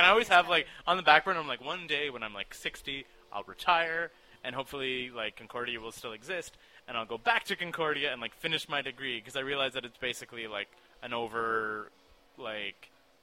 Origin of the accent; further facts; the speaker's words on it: Toronto, Ontario, Canada; also born or lived in Ottawa; Toronto, born and raised in Toronto.